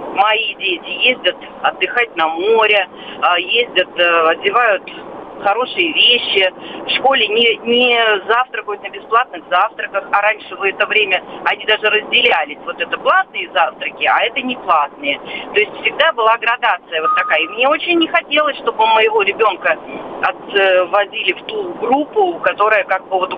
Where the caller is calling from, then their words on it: Moscow, Russia; из Москвы.